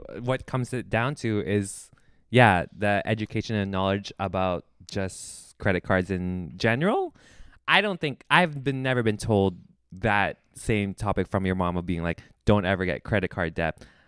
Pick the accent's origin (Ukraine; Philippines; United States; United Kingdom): Philippines; especially if we were born and raised in the Philippines, our main thing is to just get out of there.